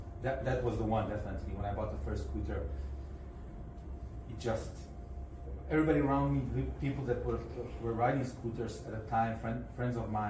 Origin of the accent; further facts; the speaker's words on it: Sarajevo, Bosnia & Herzegovina; now in Czech Republic; I'm here from Sarajevo, but I live in Czech Republic.